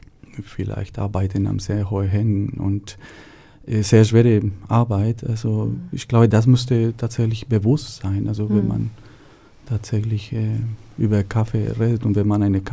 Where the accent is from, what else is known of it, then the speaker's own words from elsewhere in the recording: Colombia; moved away as an adult; now in Germany; Ich komme aus Kolumbien ursprünglich. Bin ich 2002 nach Deutschland gekommen, um erneuerbare Energien zu studieren.